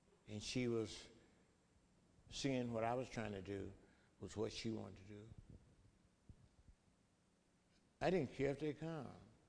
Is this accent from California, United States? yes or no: no; Mississippi, United States; In my home state, the Mississippi.